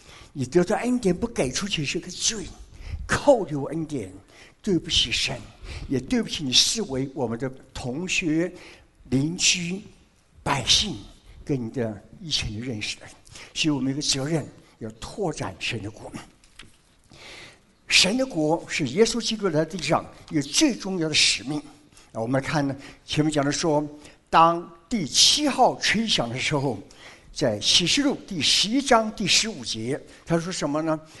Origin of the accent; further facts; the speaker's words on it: China; 哎，我们中国人脑筋很清楚的